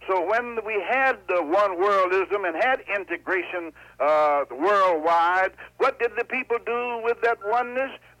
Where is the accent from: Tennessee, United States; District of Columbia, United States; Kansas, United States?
Tennessee, United States; Knoxville; Born in Knoxville, Tennessee. I'm a Southerner. Born and educated in the Southland.